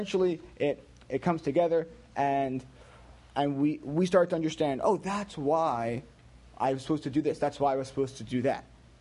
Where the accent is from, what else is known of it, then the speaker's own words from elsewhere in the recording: Livingston, New Jersey, United States; now in New York, United States; My wife and I, when we first moved to Queens, I grew up in Livingston, New Jersey.